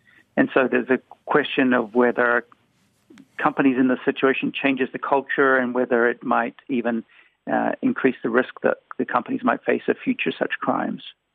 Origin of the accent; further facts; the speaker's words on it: Wellington, New Zealand; Yep, I come from Wellington